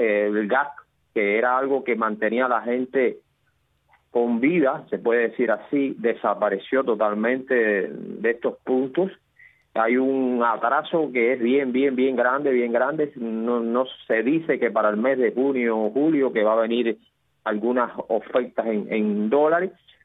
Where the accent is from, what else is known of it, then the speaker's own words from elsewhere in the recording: Cuba; porque todo sube cuando hay estas situaciones que estamos viviendo los cubanos